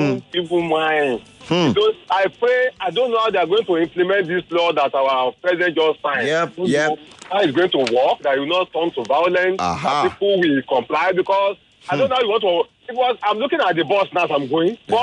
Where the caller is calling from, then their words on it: Ikotegbe, Nigeria; I'm calling from Ikotegbe.